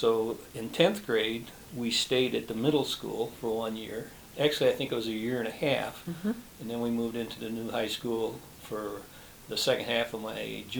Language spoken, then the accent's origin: English; Parchment, Michigan, United States; also born or lived in Kalamazoo; And I lived in Parchment for 67 years so far, Parchment area.